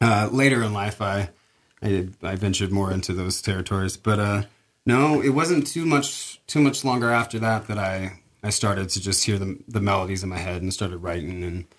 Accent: Portland, Oregon, United States; moved away; I grew up in Portland, Oregon. That's where I was born and raised. Yeah, I moved here about 4.5 years ago or so. Spent pretty much my entire life there and on the Oregon coast in Astoria a little bit there at the end.

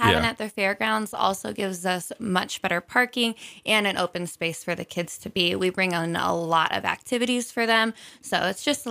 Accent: Clark Fork, Idaho, United States; Yes, I'm from Clark Fork.

